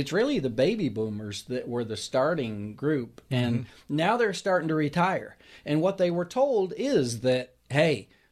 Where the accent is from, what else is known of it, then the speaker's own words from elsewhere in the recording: Canada; You know, I'm from Canada, and we've lived in Prince Edward Island and New Brunswick, Canada, and on the water, but I've never been to Newfoundland.